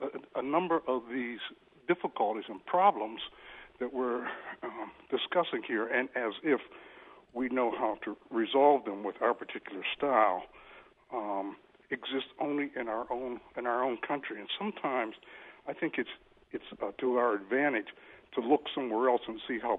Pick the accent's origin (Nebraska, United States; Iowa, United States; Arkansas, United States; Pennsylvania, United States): Pennsylvania, United States; Pittsburgh; I'm from Pittsburgh. I just visited my home.